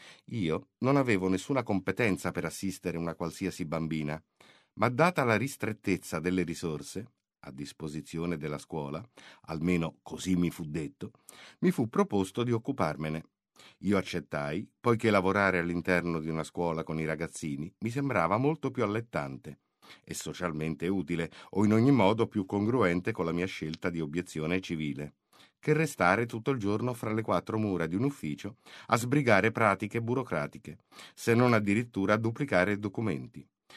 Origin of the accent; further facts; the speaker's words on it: Bentivoglio, Emilia-Romagna, Italy; born there; Sono nato a Bentivoglio il 24 settembre 1971